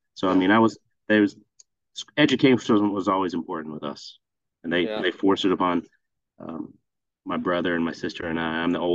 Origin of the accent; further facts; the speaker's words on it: Fort Wayne, Indiana, United States; I'm from Fort Wayne, Indiana, and I went to Southside High School, which is a public school in Fort Wayne.